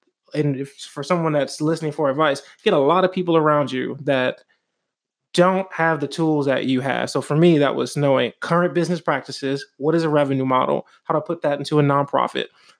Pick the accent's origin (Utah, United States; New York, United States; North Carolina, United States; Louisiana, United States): Louisiana, United States; New Orleans; So I grew up in New Orleans. I had a single income family.